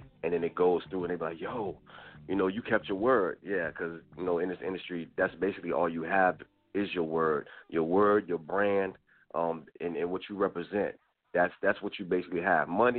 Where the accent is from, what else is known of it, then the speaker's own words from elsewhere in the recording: Richmond, Virginia, United States; I'm from VA. I'm from Richmond.